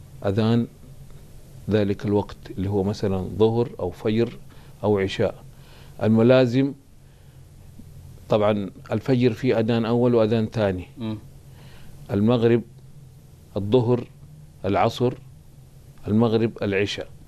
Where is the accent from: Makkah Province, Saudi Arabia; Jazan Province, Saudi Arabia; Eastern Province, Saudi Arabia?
Makkah Province, Saudi Arabia; Mecca; عندنا في مكة نسميه شيخ المؤذنين